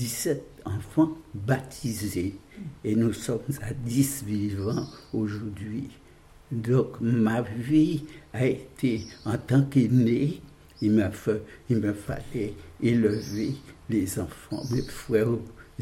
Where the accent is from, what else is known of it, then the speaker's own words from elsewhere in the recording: Saint-Claude, Guadeloupe; born there; Je suis né le 16-10-33 à Mourin-Saint-Claude, section de Mourin.